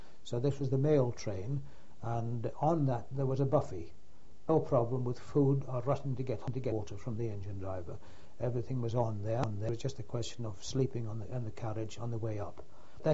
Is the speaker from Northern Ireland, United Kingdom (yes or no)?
no; Keith, Scotland, United Kingdom; He came from Huntly, which was only 9 miles from my hometown in Keith.